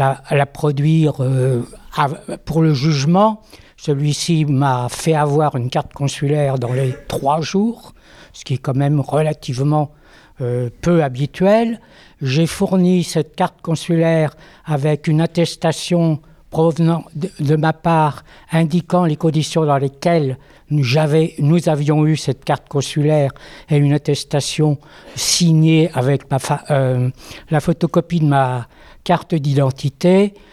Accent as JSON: {"language": "French", "region": "Île-de-France", "country": "France", "said": "Je suis des Yvelines"}